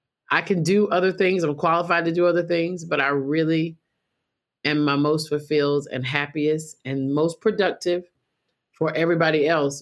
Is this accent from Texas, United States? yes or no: no; Rochester, New York, United States; born there; I was born in Rochester, New York, and I was born in September, okay.